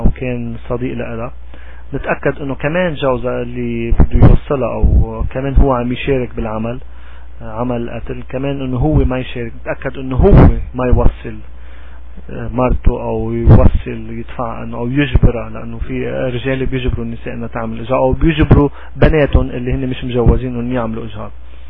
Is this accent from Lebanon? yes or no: yes; Lebanon; لانه يعني انا لبناني وبدي اوقف الاجهاض بحيالله دولة عربية بيحكوا العربي